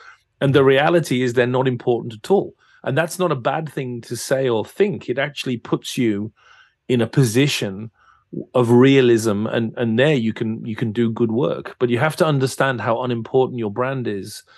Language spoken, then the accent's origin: English; England, United Kingdom; Yeah, I'm English.